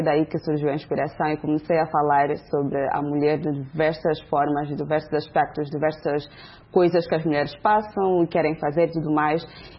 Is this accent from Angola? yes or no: yes; Angola; como sou de Angola